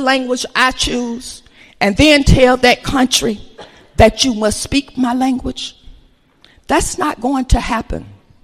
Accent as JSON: {"language": "English", "country": "United States", "said": "I am ADOS, American Descendants of Slaves. I am a Black American, and I am an American."}